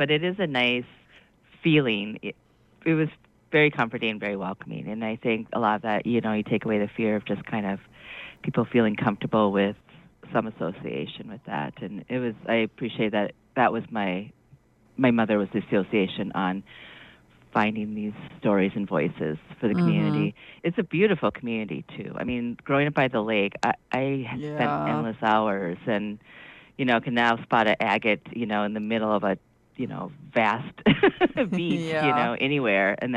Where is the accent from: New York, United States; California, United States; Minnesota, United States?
Minnesota, United States; Two Harbors; I grew up in Two Harbors in the 70s and 80s. I graduated in 92.